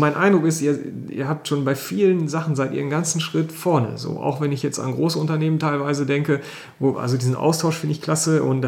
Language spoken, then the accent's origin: German; Hille, North Rhine-Westphalia, Germany; Ja, ich komme ja auch aus dem Kaff, weißt du?